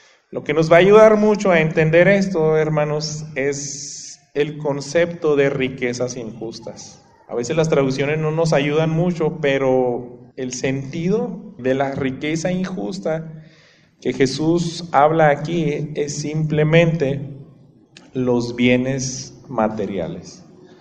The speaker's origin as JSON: {"language": "Spanish", "country": "Mexico", "said": "Nosotros como mexicanos, yo creo que en cualquier parte del mundo lo vemos en asambleas políticas."}